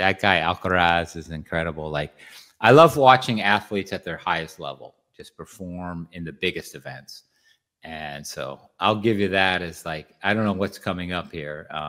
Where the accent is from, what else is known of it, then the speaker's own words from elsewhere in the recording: LaGrange, Illinois, United States; born there; I was technically born in LaGrange.